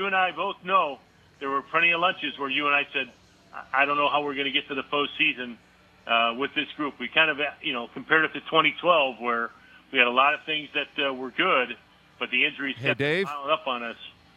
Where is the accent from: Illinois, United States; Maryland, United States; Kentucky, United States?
Illinois, United States; Chicago; I grew up in Chicago. I tell this story as much as I can. I was born in 1964.